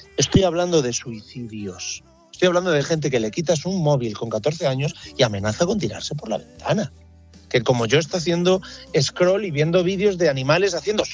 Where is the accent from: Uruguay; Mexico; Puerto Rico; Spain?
Spain; Ferrol, Galicia; Yo soy del 83, de Ferrol, a mucha honra, y a la gente de mi ciudad o de mi generación no nos dejaban decir que estábamos tristes